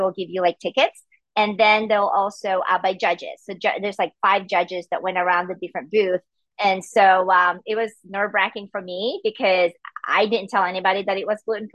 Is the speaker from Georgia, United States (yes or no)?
yes; Atlanta, Georgia, United States; And like, I'm from Atlanta. And then so we have a big one there.